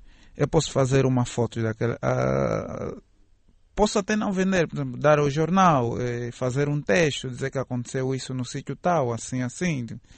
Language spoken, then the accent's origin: Portuguese; Angola; nós vivemos cá, somos angolanos